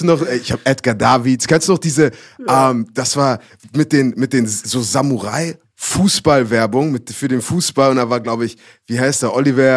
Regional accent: Hamburg, Germany; Ich bin mit meiner Mom in Hamburg aufgewachsen.

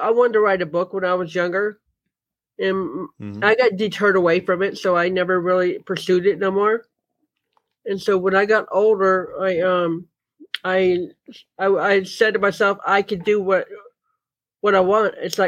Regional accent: Alaska, United States; moved away as an adult; now in Utah, United States; I'm from Alaska originally, and I lived there for 20 years.

